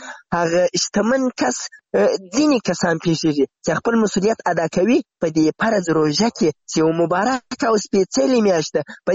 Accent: Zabul, Afghanistan; now in Ghazni, Afghanistan; زه له زابل نه راغلی یم دلته غزني کې په یو کار مصروف یم

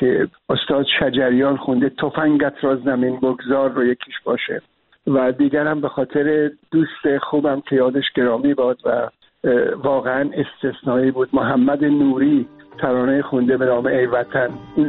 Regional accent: Iran; moved away as an adult; من و خانواده تصمیم گرفتیم برای چند ماه از ایران خارج بشیم و آمدیم، اما به هر حال در خارج از کشور موندگار شدیم.

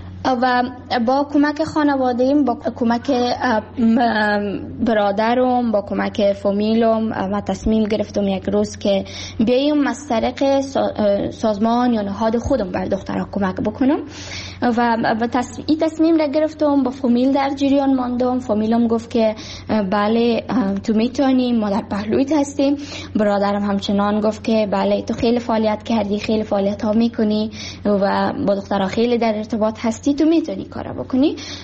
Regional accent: Kabul, Afghanistan; also born or lived in Baghlan; در سال 2005 در ولایت بغلان به دنیا آمدم و در سای ابتدایی خود را همچنان در کابل خواندم

